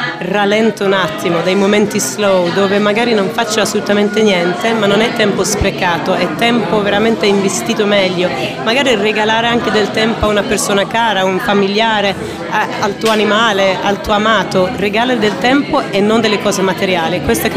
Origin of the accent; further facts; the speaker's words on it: Sweden; Italian is a second language; moved away as an adult; now in Italy; sono cresciuta in Svezia, a 18 anni ho finito il liceo, sono venuta in Italia per provare, insomma, di fare carriera nel mondo della moda